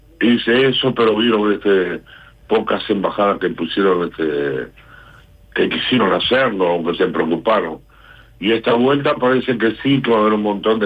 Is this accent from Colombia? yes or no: no; Uruguay; Y realmente yo estuve afuera y allá afuera somos todos uruguayos cuando estamos